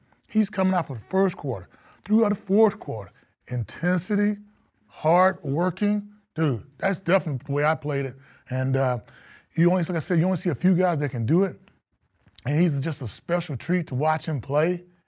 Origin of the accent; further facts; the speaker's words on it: Texas, United States; I'm from Texas. Things in Texas are big.